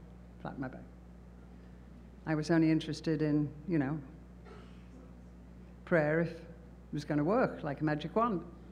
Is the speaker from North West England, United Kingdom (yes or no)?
yes; Bootle, North West England, United Kingdom; born there; I'd like to go one in Bootle, Liverpool. I was born in Bootle.